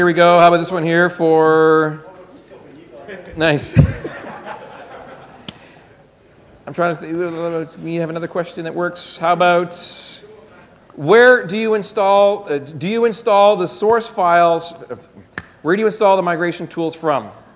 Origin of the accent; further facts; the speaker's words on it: Canada; moved away; I'm from Canada. I don't currently live in Canada.